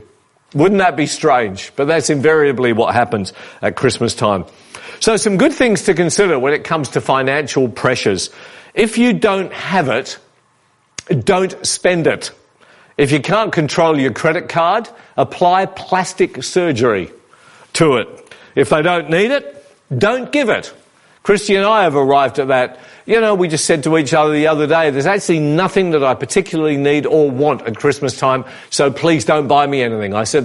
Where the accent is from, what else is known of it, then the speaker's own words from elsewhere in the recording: Perth, Western Australia, Australia; And, you know, I'm from Perth in Western Australia. All my family live over there.